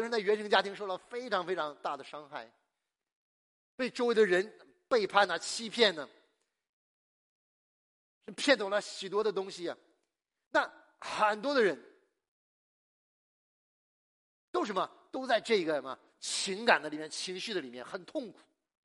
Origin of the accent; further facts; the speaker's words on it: China; 我们中国人啊，其实是很跟佛教的渊源很深。